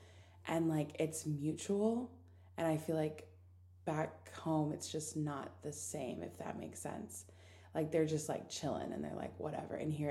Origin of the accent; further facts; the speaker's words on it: United States; accent: American; I know guys really love my American accent, which I don't understand.